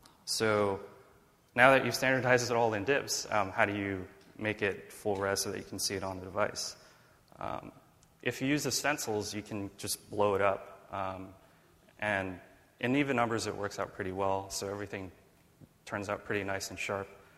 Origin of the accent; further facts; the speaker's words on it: United States; It's really hard for me because I'm an American.